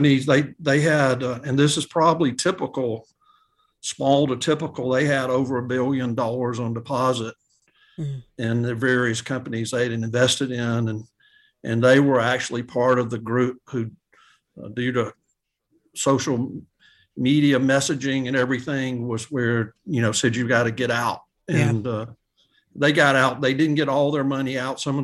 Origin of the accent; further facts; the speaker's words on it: Greensboro, Georgia, United States; We grew up in Greensboro, Georgia, small, very small town, small community 46 years ago.